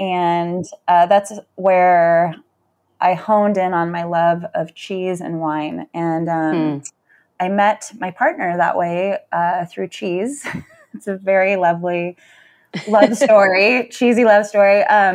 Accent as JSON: {"language": "English", "town": "San Francisco", "region": "California", "country": "United States", "lives_now": "Michigan, United States", "said": "I am. I'm from San Francisco."}